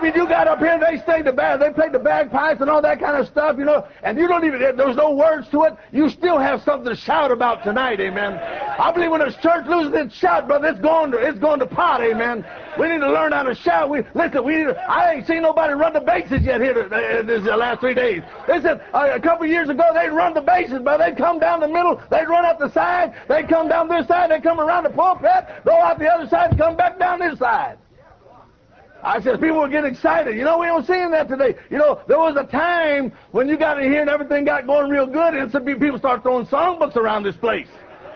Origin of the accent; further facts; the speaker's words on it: New York, United States; Hey, I'm a New Yorker, man. I'm from the East West Coast.